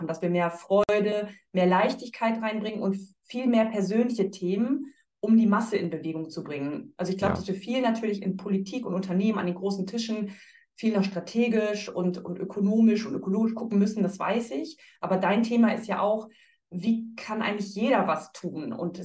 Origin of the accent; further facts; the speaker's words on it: Nordhorn, Lower Saxony, Germany; Ich komme aus Nordhorn, einer kleinen Stadt